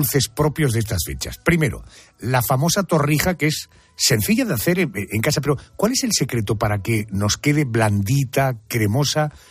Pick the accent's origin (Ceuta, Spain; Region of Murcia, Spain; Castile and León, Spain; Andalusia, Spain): Andalusia, Spain; Para mí, que soy del sur, soy andaluz